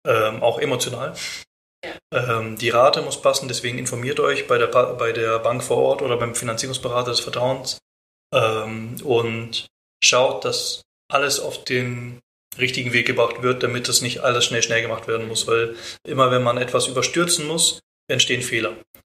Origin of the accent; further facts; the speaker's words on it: Bremen, Germany; born there; Ich bin ja gebürtig aus Bremen